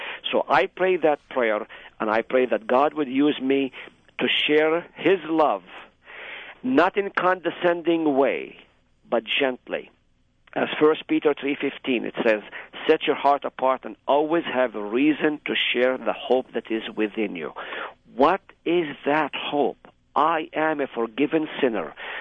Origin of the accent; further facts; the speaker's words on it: Israel; I grew up in Israel proper.